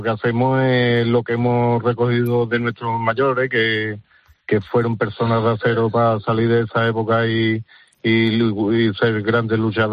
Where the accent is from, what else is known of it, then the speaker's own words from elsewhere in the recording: Los Palacios, Andalusia, Spain; Sí, aquí en los palacios, según Carlos Herrera, somos la Alemania de Sevilla.